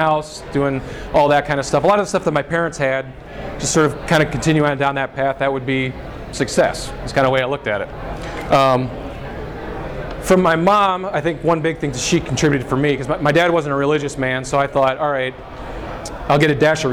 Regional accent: Akron, Ohio, United States; But to give you a little bit more background on myself, I grew up in Akron, Ohio.

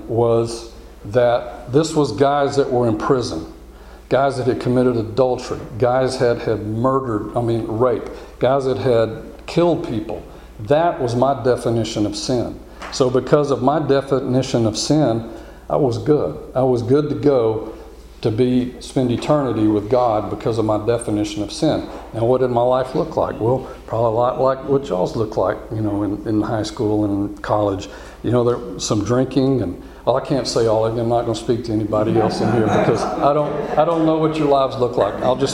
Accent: Houston, Texas, United States; So I'm an only child, born and raised in Texas. I've been in Houston since fifth grade, 1970.

